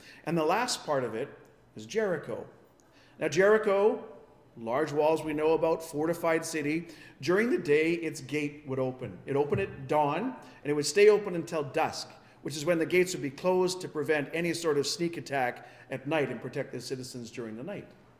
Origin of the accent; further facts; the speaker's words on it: England, United Kingdom; I'm an English guy